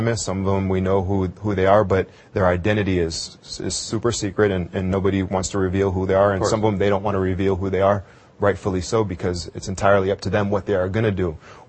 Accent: Santa Cruz, California, United States; I'd have to say I've always felt this way growing up in Santa Cruz, California.

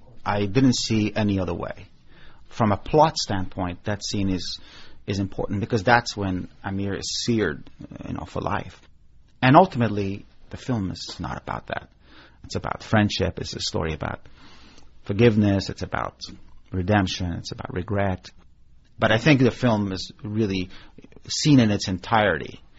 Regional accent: Kabul, Afghanistan; English is a second language; I mean, I grew up flying kites in Kabul.

